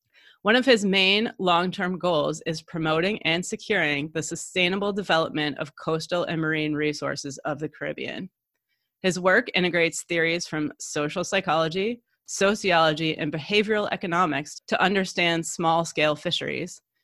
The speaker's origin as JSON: {"language": "English", "region": "Michigan", "country": "United States", "said": "And I'm originally from Michigan. So like nothing marine or coastal or, you know, tropical or anything like that."}